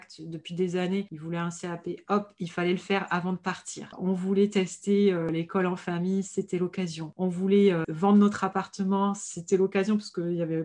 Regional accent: Nouvelle-Aquitaine, France; Et après, j'ai grandi au Pays Basque essentiellement. Puisqu'on est revenu, mes parents avaient acheté une maison au Pays Basque

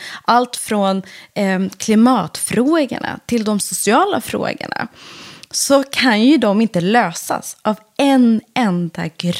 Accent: Iran; Swedish is a second language; now in Sweden; Jag är från Iran i grunden. Mm. Och vi var på väg. Vi flydde precis som den första stora vågen på 80-talet på grund av kriget.

